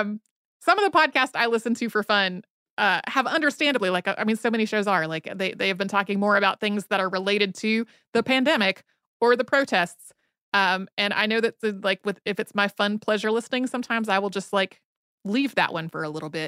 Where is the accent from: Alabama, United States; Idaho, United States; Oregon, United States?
Idaho, United States; Growing up in Idaho, I was so blessed to have the ability to explore all the public, state, and federal land open and available to me.